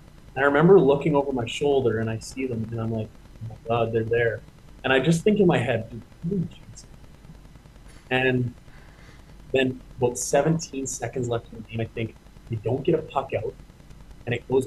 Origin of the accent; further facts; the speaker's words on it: Portage la Prairie, Manitoba, Canada; I grew up in Portage and played actually for my Portage Terriers junior A team there my 18-year-old year. I played at home my whole life, basically, up until I came to Youngstown.